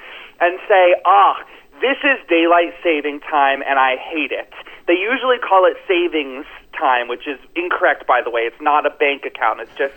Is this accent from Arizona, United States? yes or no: no; Florida, United States; That's what's happening in my home state of Florida, which is actually a leader on this issue.